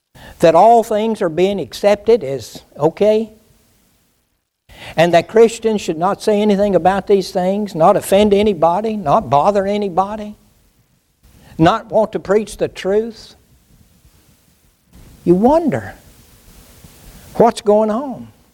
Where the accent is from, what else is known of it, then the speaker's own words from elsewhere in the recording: Southern US, United States; It wasn't like that when I was growing up. Of course, I was born in the Bible Belt. I realized that. There was a whole different world up north.